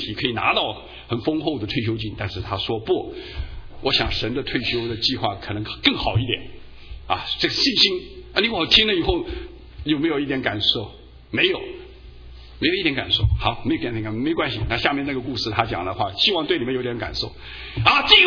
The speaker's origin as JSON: {"language": "Chinese", "country": "China", "said": "我们中国人马上给自己说我好汉了"}